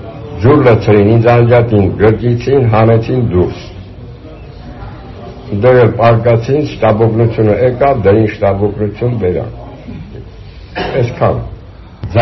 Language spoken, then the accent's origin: Armenian; Nagorno-Karabakh, Azerbaijan; Ես Ղարաբաղից եմ եկել։